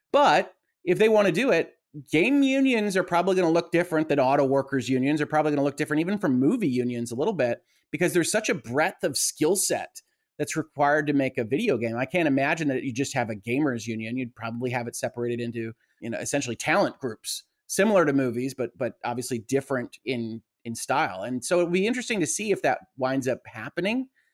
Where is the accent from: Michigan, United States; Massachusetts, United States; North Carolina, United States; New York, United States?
Michigan, United States; Detroit; I'm from the Detroit area. We are unionized here in Michigan